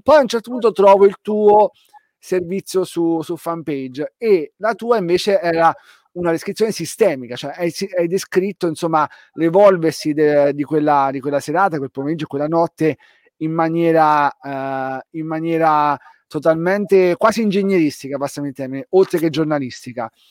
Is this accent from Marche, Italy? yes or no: yes; Marche, Italy; io cercavo da marchigiano, insomma, non conoscitore marginale della realtà napoletana